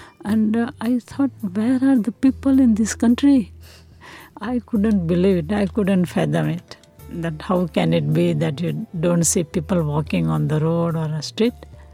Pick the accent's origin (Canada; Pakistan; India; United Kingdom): India; English is a second language; moved away; Here I come from India, where there are people after people in the street.